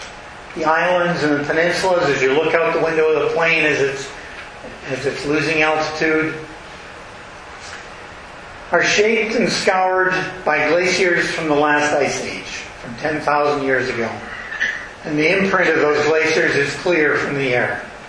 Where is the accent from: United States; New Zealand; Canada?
Canada; Thunder Bay, Ontario; This is the first time that I've returned to my hometown, Thunder Bay, Ontario, when I didn't own a piece of property.